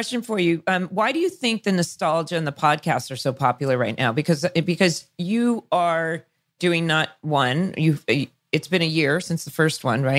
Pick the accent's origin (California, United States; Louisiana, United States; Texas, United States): California, United States; Well, I grew up in Orange County, and I'll tell you, as the scripts went on, it would trigger something